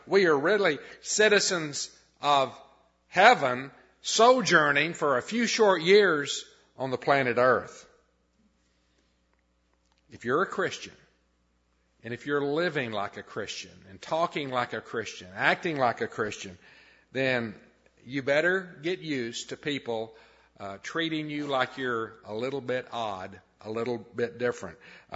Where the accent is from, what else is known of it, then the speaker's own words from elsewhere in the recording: United States; where are you from? And we would say, well, we're from America.